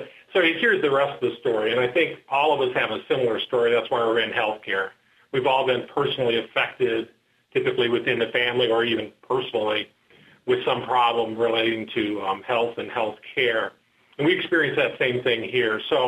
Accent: Detroit, Michigan, United States; now in Texas, United States; roots are not native Texas, so the snowstorms didn't impact me personally as much as it did everybody else, because I'm from Detroit.

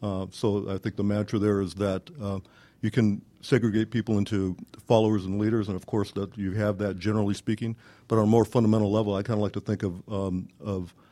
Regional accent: California, United States; moved away as an adult; now in Gwinnett County, United States; Okay, so I'm originally from California. Pretty much all my career in California was as a financial division controller guy. Had about 10 years of experience in California. Had an opportunity to move to Gwinnett County in 1991

